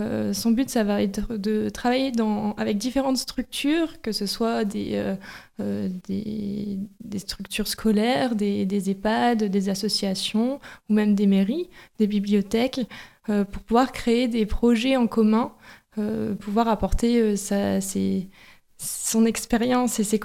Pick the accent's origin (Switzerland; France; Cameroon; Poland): France; Arras, Hauts-de-France; Oui, j'ai grandi à Arras et puis je suis partie faire mes études à l'université de Valenciennes. Et puis ensuite, je suis partie travailler un petit peu partout, à Paris, en Italie et aussi sur la Côte d'Opale.